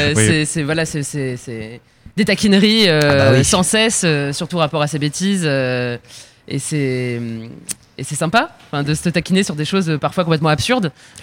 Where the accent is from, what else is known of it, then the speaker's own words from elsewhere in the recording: France; en tant que Français